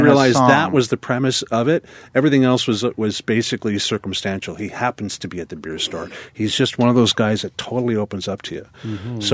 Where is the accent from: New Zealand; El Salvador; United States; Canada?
Canada; James was very versed in beer stories and whatever, being Canadian, and so am I.